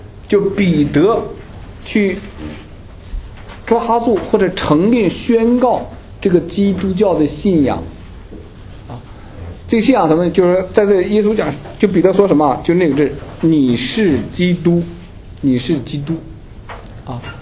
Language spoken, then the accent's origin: Chinese; China; 这个我们中国人信仰之后有个传统的误区